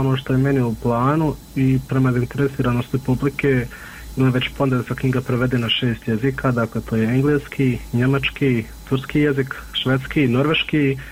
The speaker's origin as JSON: {"language": "Bosnian", "town": "Miljevina", "region": "Republika Srpska", "country": "Bosnia & Herzegovina", "said": "mi smo svi gore iz Miljevine"}